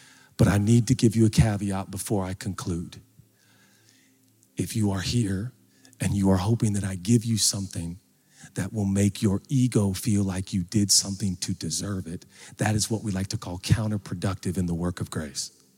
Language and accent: English; Pacific Northwest, United States; I'm so from the Northwest.